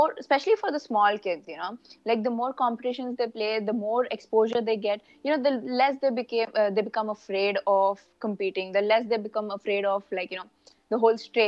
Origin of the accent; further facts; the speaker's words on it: India; not take me seriously because I was from India.